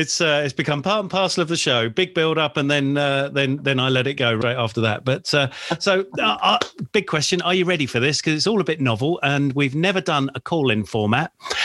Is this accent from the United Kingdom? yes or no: yes; United Kingdom; I'm British, and I was kind of new to all these harsh winters that you get over in this sort of in North America.